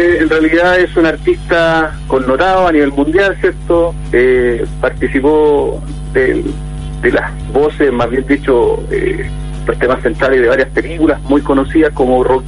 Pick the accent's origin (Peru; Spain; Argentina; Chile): Chile; Penco, Biobío; Tú sabes que soy de Penco.